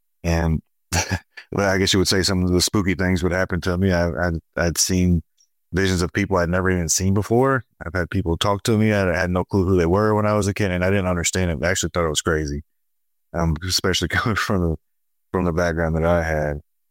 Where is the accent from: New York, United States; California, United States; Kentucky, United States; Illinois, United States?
Kentucky, United States; So growing up, I'm from Kentucky originally. I kind of grew up in a little bit of a broken home.